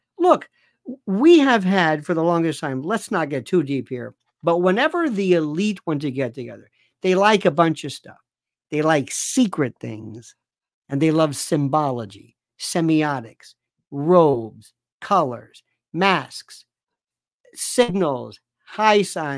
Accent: Tampa, Florida, United States; I'm from Florida originally and from the Tampa area. They call it Tampa Bay.

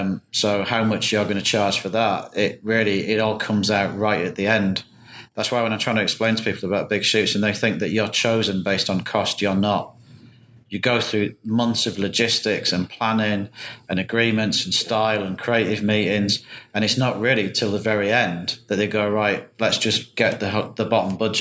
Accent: United Kingdom; moved away; When I left, I was from the United Kingdom and sometimes known as Great Britain.

